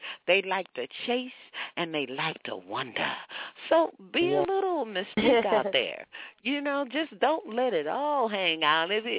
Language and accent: English; Texas, United States; because I'm a Southerner dead out of Texas.